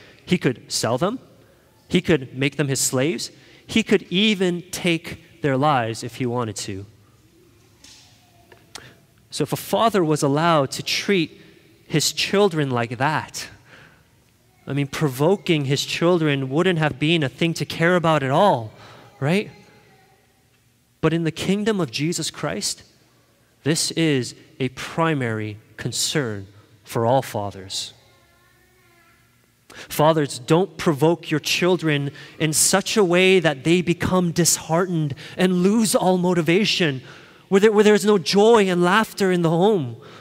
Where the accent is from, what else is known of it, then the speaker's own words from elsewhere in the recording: Canada; And so since we are Canadian citizens, and we live here in the province of Ontario